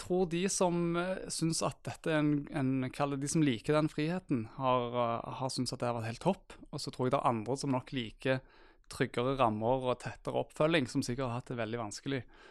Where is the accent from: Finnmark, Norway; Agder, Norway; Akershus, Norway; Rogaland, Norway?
Rogaland, Norway; Stavanger; Jo, jeg en kar på 40 år, far til to. Bosatt I Stavanger, fra Stavanger, som kanskje dialekten min røper.